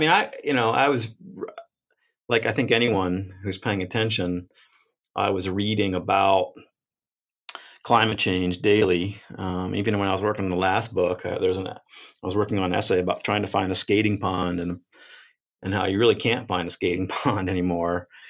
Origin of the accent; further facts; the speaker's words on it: New Jersey, United States; also born or lived in Colorado / Washington; Originally, I'm from New Jersey, went to schools in Colorado and Washington State, and moved around a lot.